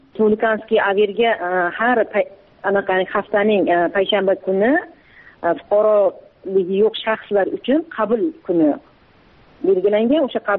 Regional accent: Kazakhstan; moved away; Masalan, o'zimni tug'ilib o'sgan yurtimga bora olmayman. Borishim uchun ana Qozog'iston Respublikasining posolstvosiga borib, viza ochishim kerak.

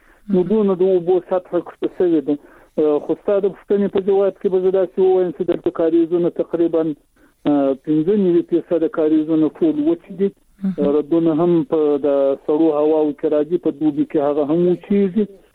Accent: Zabul, Afghanistan; هم د زابل ولایت شاجیل ولسوالي

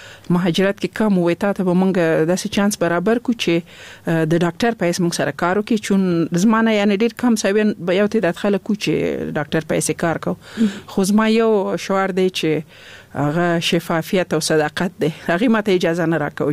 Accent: Laghman, Afghanistan; also born or lived in Nangarhar; زه خپله د لغمان ولایت یم

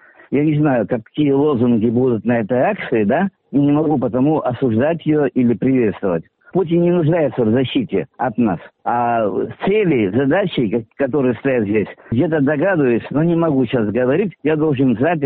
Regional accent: Russia; Да, я россиянин, да, нас что-то волнует

